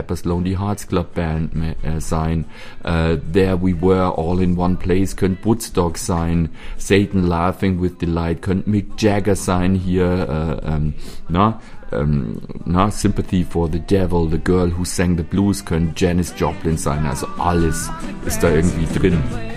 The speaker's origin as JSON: {"language": "German", "region": "Bavaria", "country": "Germany", "said": "habe ich in meinem Leben noch nie gegessen, gibt es bei uns in Bayern eigentlich nicht."}